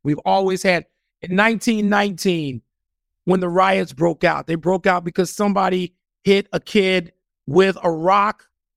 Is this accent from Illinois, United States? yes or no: yes; Chicago, Illinois, United States; being on the South Side, growing up on the South Side, I'd never been to Wrigley Field. My father refused to take us to Wrigley Field, but it was light years from 82nd and Wentworth where I grew up.